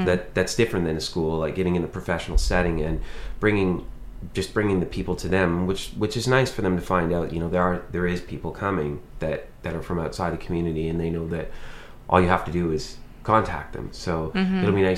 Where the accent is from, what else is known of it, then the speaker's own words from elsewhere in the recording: Halifax, Nova Scotia, Canada; I'm from Halifax.